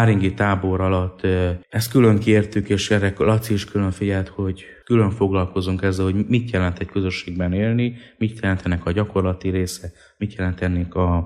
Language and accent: Hungarian; Târgu Mureș, Mureș County, Romania; moved away as an adult; Magamról marosvásárhelyi vagyok, és 2000-ben fejeztem be az iskolát, akkor kerültünk fel Kolozsvárra.